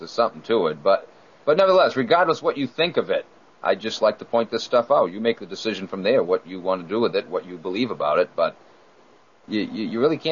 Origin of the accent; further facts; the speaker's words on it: New England, United States; accent: New England; Sorry, my New England accent got in there.